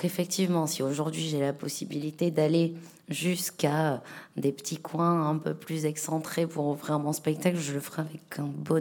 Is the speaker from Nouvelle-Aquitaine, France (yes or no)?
no; Marseillette, Occitanie, France; Vu que j'ai grandi à Marseillette et qu'on était un petit peu loin de tout, même si on était bien